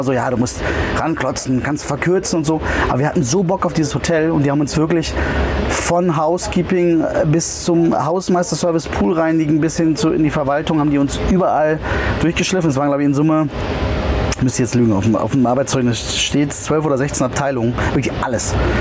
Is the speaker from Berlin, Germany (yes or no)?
no; Nieheim, North Rhine-Westphalia, Germany; also born or lived in Steinheim / Cologne / Hanover; ich bin von quasi von Nieheim, wie das Dörfchen heißt, bin ich nach Köln.